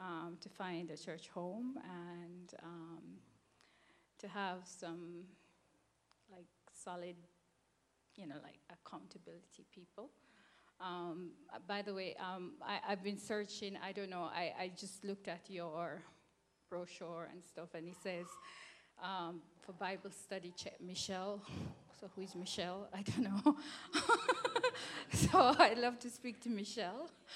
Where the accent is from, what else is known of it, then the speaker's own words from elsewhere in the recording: Jamaica; moved away as an adult; now in Hiroshima, Japan; All right, so I'm from Jamaica, and I'm an English teacher at a high school, well, a secondary school here in Hiroshima.